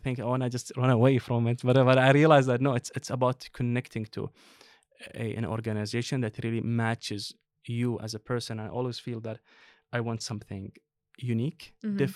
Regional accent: Eastern Province, Saudi Arabia; now in Sweden; So I'm from Saudi Arabia, and coming to Sweden, it's not really common. That's why people always say that it's rare to find a Saudi person. I'm from the East Coast

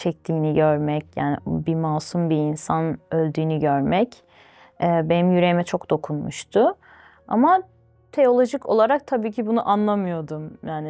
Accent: Baku, Azerbaijan; Ben Azerbaycan'da doğdum, Bakü'de.

